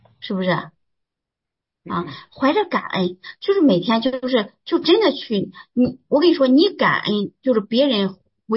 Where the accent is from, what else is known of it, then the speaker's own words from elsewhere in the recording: China; now in Montreal, Canada; 只要是咱们这边的哈，就是说在那个团体的，但是人是咱们这边大陆的